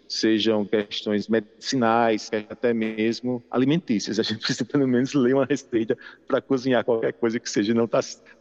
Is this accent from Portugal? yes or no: no; João Pessoa, Paraíba, Brazil; Matei um pouco da saudade da minha terra querida, Paraíba, João Pessoa.